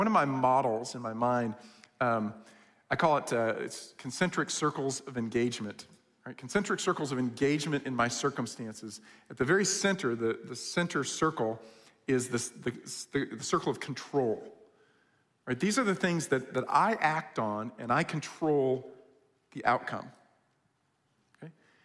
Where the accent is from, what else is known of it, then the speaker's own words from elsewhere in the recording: New York, United States; also born or lived in Michigan; I grew up in New York, and I lived in Michigan, and I've driven all over the world, literally.